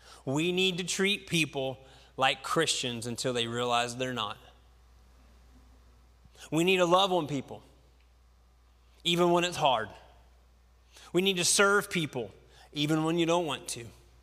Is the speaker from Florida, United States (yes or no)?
no; West Virginia, United States; I'm from West Virginia, you know, I have a raccoon hat.